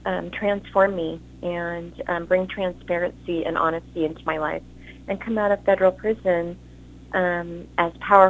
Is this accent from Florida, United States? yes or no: no; California, United States; I am from Southern California